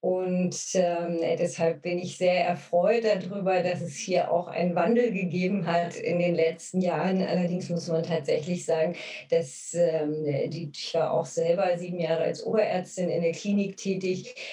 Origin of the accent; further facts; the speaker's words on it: Brandenburg, Germany; Ich bin in einer Landarztpraxis im Spreewald groß geworden